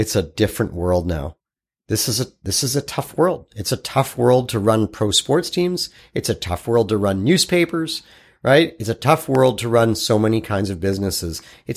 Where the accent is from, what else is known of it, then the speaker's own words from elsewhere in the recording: Scotland, United Kingdom; And I am a Scottish Jew, folks.